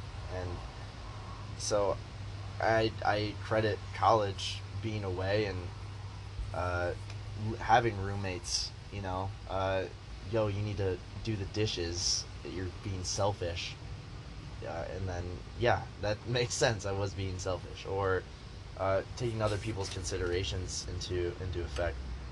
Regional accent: Tecumseh, Michigan, United States; I grew up in Tecumseh, Michigan, and I didn't have a lot of variety of people.

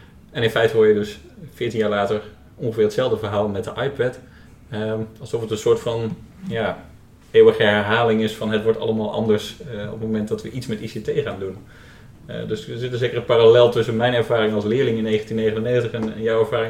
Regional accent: Overijssel, Netherlands; ik ben opgegroeid in Twente

